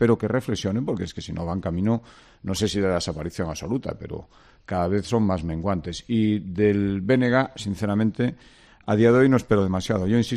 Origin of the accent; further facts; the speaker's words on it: Galicia, Spain; que tan gallego como español, y que ser gallego es nuestra forma de ser español y viceversa.